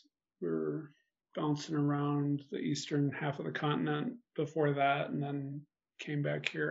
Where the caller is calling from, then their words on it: Chicago, Illinois, United States; Yeah, we're pretty northern edges of Chicago, but still in the city.